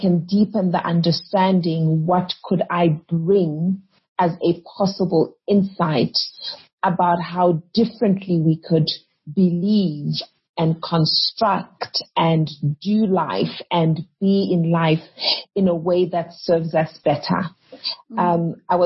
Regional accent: Gweru, Midlands, Zimbabwe; Yes, I grew up in Gweru in Zimbabwe.

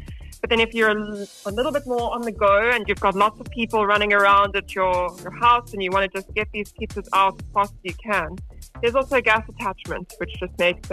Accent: South Africa; because we're realistic. We're also South African. We get it.

